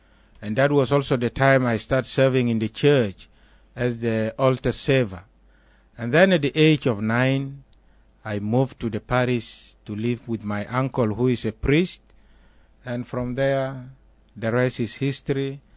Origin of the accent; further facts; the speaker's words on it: South Sudan; moved away as an adult; now in Des Moines, United States; I came from South Sudan in 2012 to join the ministry in the Diocese of Des Moines.